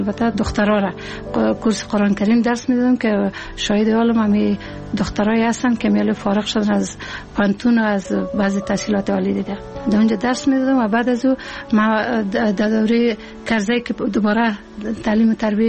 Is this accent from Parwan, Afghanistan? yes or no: yes; Ghorband, Parwan, Afghanistan; also born or lived in Kabul; که ما در 56 سال قبل در یک فامیلی روشن فکر به دنیا آمدیم و مکتب دوره ابتدایی را در غربند اتمام رساندیم و دوره لیسه را در لیسه شدرانی شهر کابل تمام کردیم.